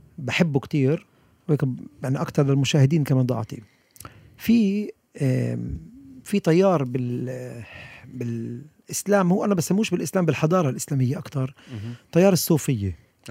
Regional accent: Haifa, Haifa District, Israel; طبعا انا من حيفا طبعا، بس ما بعرف ليش قلت حيفا، بس احنا ربينا بحيفا

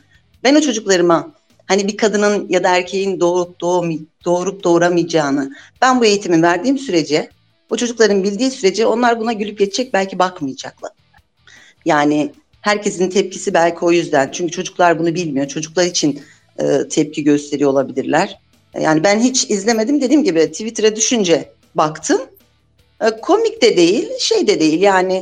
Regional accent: Osmaniye, Turkey; ben Osmaniyeliyim mesela. Hiç hayatımda böyle insanlarla karşılaşmadım.

